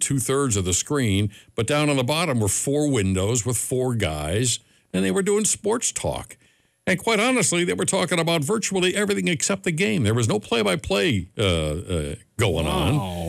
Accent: Cleveland, Ohio, United States; Because, I'm from Cleveland, so.

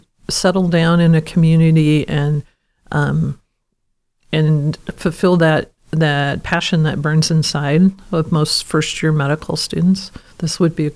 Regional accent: California, United States; I grew up in the Bay Area.

